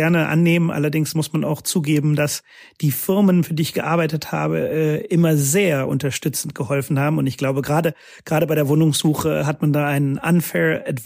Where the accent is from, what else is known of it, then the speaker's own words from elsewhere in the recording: Bonn, North Rhine-Westphalia, Germany; moved away as an adult; also born or lived in Cologne / London; Ja, ich bin ein Rheinländer, würde ich sagen, in Bonn geboren, in Köln studiert, bin sehr früh raus in die weite Welt nach dem Studium nach London